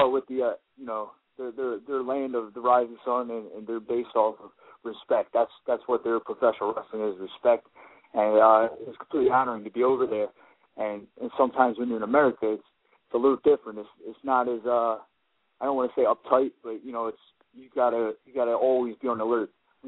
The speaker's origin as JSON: {"language": "English", "country": "United States", "said": "And, you know, I'm this American guy, this young American guy coming up"}